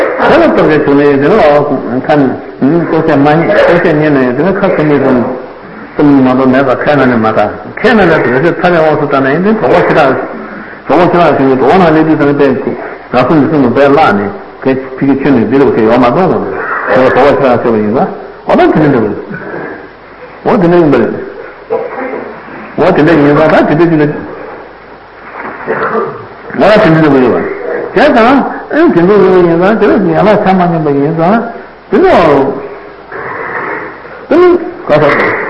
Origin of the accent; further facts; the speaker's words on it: Suzhou, Jiangsu, China; 苏州方面，真的我苏州人穷游银行